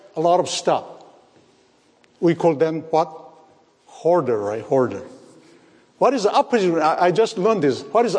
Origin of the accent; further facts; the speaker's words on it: South Korea; English is a second language; when I was about 10-year-old, I learned this word spare because at that, you know, I'm from Korea. We don't study, learn English at the time.